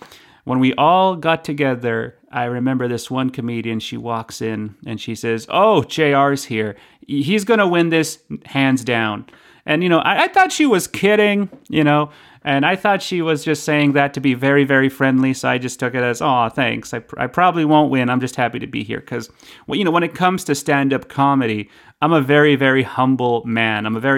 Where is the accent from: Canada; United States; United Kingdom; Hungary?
Canada; Red Deer, Alberta; they don't hit as hard as they do in Red Deer, in my hometown